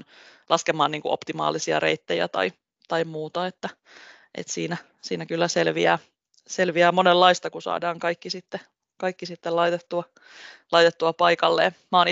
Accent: Lahti, Päijät-Häme, Finland; now in Tampere, Finland; etenkin kun mä täällä Tampereella asun, mä olen Lahdesta itse kotosin

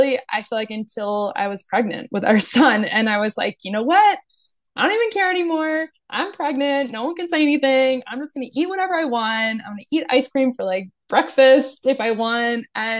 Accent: New Jersey, United States; So I grew up in New Jersey, and I had always like played a bunch of different sports as a kid

